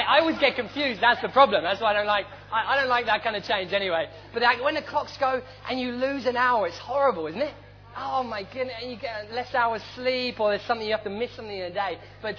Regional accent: Ghana; also born or lived in England; For those of you who don't know, I am Ghanaian. If you Google … you'll find out it's a place in Ghana. So I'm Ghanaian.

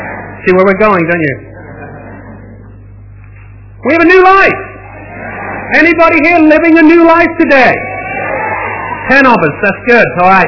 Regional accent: England, United Kingdom; It's because I'm English that I don't get that fired up.

